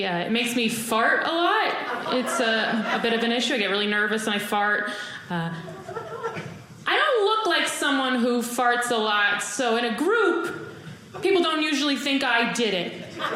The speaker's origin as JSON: {"language": "English", "town": "New York City", "region": "New York", "country": "United States", "said": "I'm from New York City. And they catcall a lot in New York."}